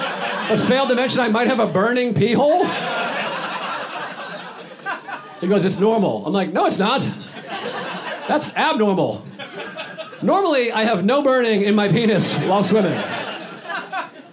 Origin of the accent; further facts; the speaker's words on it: Boston, Massachusetts, United States; I'm from Boston.